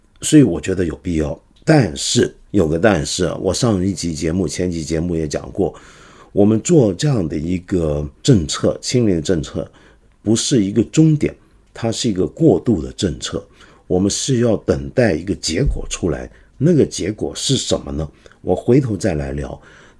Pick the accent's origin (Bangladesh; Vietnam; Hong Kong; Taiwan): Hong Kong; 那个语言其实我作为一个香港人已经很熟悉